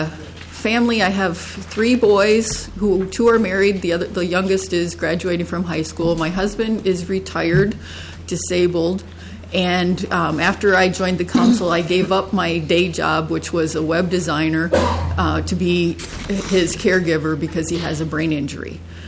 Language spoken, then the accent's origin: English; Golden Valley, Minnesota, United States; also born or lived in Crystal; I was born in Minneapolis. My parents lived on Franklin Avenue, and I was born just across the street from their apartment. I grew up in Golden Valley and Crystal